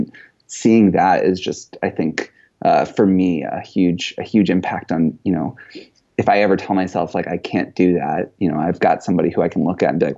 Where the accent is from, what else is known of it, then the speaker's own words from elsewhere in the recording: St. Louis, Missouri, United States; So I grew up in St. Louis, and I grew up in like a suburb of St. Louis.